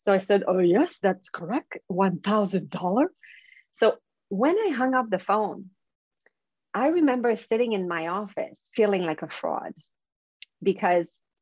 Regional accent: Quebec, Canada; English is a second language; now in Vancouver, Canada; I'm from Quebec. So that's the French part of Canada. So it's on the East Coast.

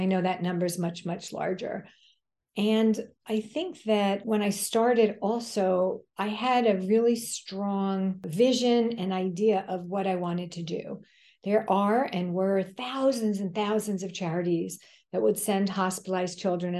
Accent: New York, United States; And because I have two speeds as a New Yorker, fast and faster

